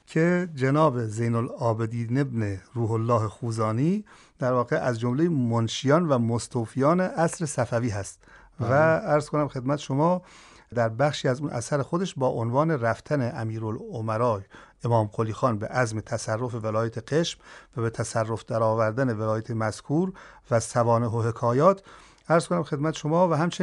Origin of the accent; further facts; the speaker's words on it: Iran; من واقعا به عنوان یک ایرانی وقتی این تاریخ رو میخونم